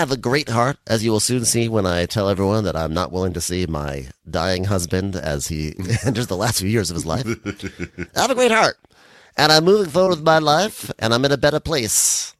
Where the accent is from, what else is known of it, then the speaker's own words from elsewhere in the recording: the South, United States; all the traumatic aspects of growing up in the South